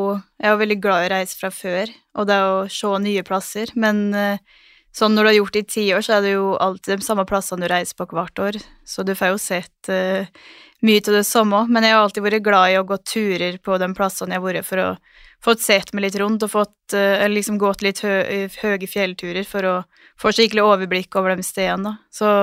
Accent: Dombås, Innlandet, Norway; det kanskje mer den tiden hjemme på Dombås jeg har gått glipp av fordi når jeg først har vært I Norge så har jeg jo vært mest I Oslo

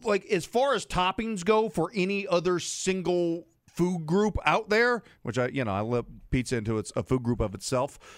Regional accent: St. Louis, Missouri, United States; I grew up in Missouri, St. Louis. So like our childhoods were surrounded by snow, teenage years too, for a little bit.

